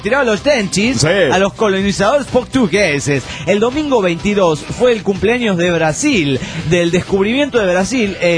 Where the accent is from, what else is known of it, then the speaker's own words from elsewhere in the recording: Mexico City, Mexico; now in Monterrey, Mexico; del DF mexicano.